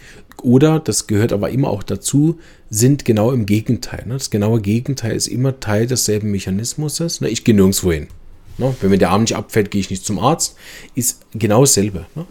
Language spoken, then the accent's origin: German; Switzerland; Bei uns in der Schweiz ist es so streng, da dürfen die Pharmafirma gar nicht direkt überhaupt irgendwas zu den Kunden, Endkunden sagen.